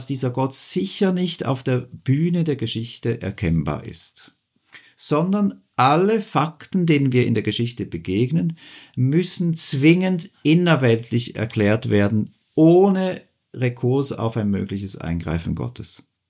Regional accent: Switzerland; ich bin Schweizer

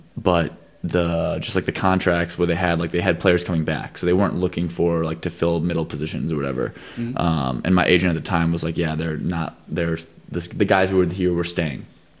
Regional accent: United States; I mean, in growing up in the States, you play a lot of different sports in gym class or PE

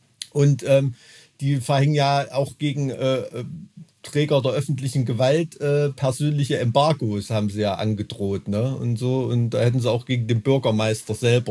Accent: Weimar, Thuringia, Germany; Ich komme aus Weimar, ja.

